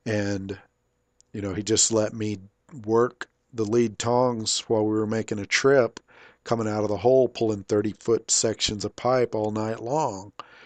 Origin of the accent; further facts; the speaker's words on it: Fort Stockton, Texas, United States; my hometown of Fort Stockton, Texas, of 8,000 people